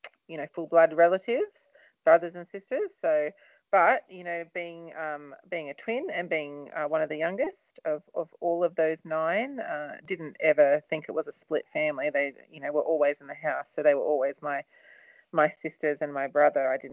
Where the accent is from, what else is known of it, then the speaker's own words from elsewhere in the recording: Gymea Bay, New South Wales, Australia; So I grew up in a little suburb in the Sutherland Shire called Guymere Bay.